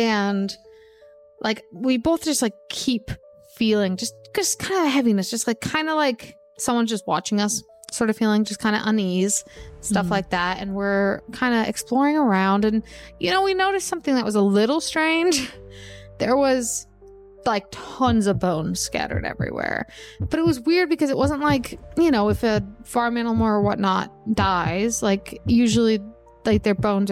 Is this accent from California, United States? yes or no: no; Missouri, United States; Growing up in Missouri, I had a friend who lived out in the boonies, as we say